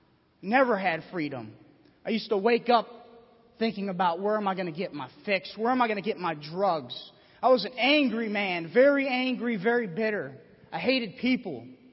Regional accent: Buffalo, New York, United States; See, I grew up in Buffalo, New York, pretty rough areas, and I didn't know God.

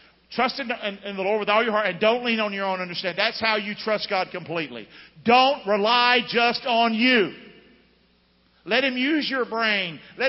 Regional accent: Rockingham, United States; I'm from Rockingham, so some of the stuff I think ain't right.

